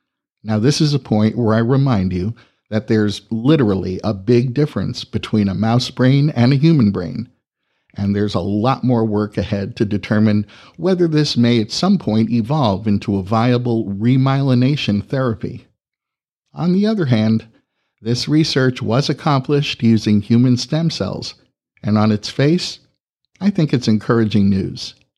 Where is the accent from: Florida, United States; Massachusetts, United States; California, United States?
California, United States; Los Angeles; I'm thankful that two of my hometown teams, the Los Angeles Lakers and the Los Angeles Dodgers, have reclaimed their places as champions of their respective sports.